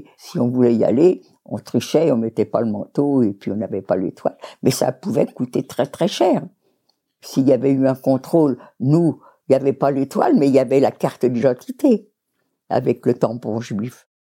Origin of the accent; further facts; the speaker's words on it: France; On est français, nous on risque rien